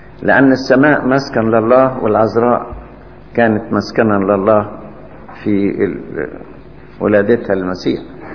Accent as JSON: {"language": "Arabic", "country": "Egypt", "said": "العذراء زارت بلادنا مصر، وفي أماكن كثيرة تقدست بها. موجود عندنا هنا شجرة العذراء في المطرية"}